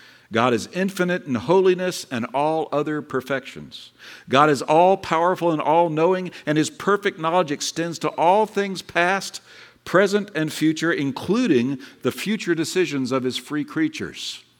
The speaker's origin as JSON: {"language": "English", "country": "Ireland", "said": "And being Irish, I like Patrick's."}